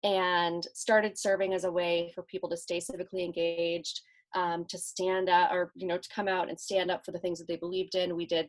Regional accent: Iowa, United States; moved away as an adult; now in Chicago, United States; As I grew up, went into, you know, graduated high school, went into college, I moved from Iowa to Chicago, which was a huge culture shock for me.

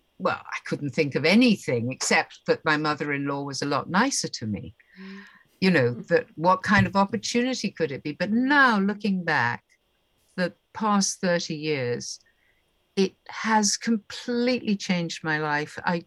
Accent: United Kingdom; I'm British, stiff upper lip.

